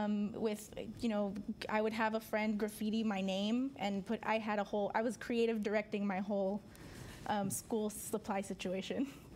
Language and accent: English; Pasadena, California, United States; also born or lived in Sierra Madre; But I was born in Pasadena at Huntington, and then I spent the early formative years in Sierra Madre, which is not far from Pasadena. And then I came to Pasadena to live during my high school years.